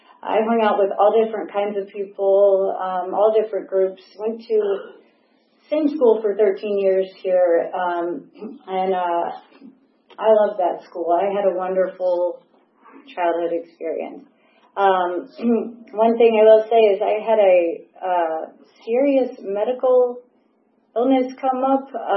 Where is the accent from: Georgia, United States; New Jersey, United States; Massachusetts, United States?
Georgia, United States; Atlanta; I grew up in Atlanta. I loved my life. I had a great childhood.